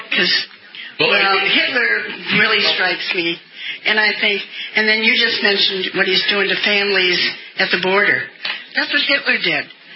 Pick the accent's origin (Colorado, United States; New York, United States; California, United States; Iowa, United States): Iowa, United States; Dubuque; I'm from Dubuque.